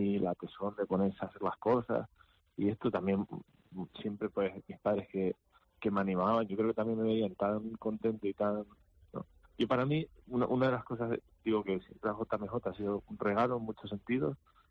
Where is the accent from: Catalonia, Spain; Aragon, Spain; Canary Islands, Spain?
Canary Islands, Spain; Bueno, a ver, yo que soy de La Palma, y en La Palma, pues bueno, es una isla pequeña, con poquita gente y no muchos jóvenes en la iglesia